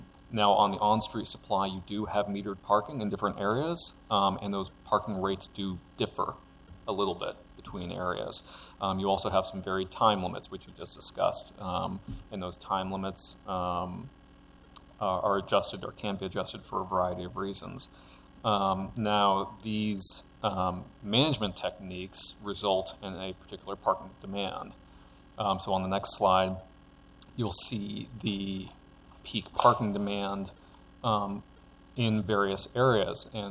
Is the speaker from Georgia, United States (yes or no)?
no; California, United States; and full disclosure, I'm a Californian.